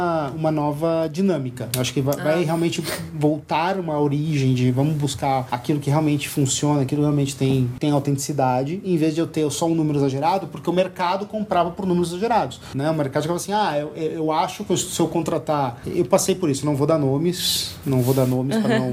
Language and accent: Portuguese; Rio Grande do Sul, Brazil; E eu sou gaúcho, tava lá há pouco.